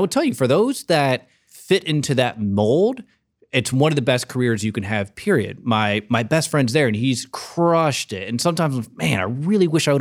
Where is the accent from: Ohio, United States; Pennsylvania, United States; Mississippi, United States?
Ohio, United States; Toledo; From Toledo. Went to Ohio State in 04.